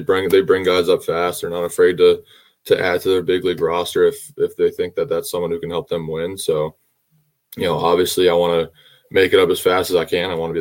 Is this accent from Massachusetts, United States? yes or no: yes; Massachusetts, United States; so I'm from Massachusetts. So growing up, I was a Red Sox fan.